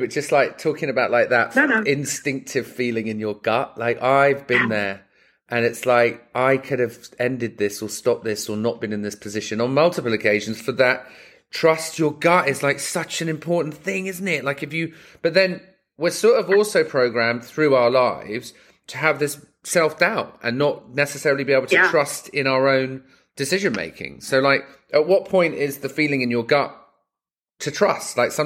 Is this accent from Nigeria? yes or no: no; England, United Kingdom; now in Los Angeles, United States; I'm in LA, but I'm English, obviously.